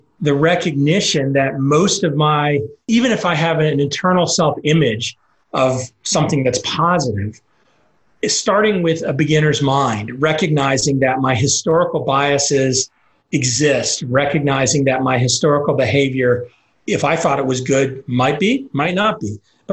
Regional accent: Dallas, Texas, United States; I grew up Jewish in Dallas, Texas. I was one of, you know, four Jews in a big high school, 1,000, 2,000 people.

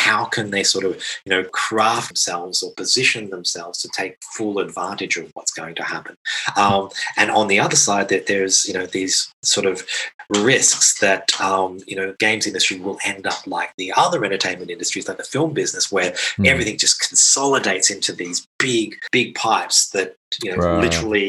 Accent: Australia; I come from Australia originally, and there's still a lot of games that get banned there

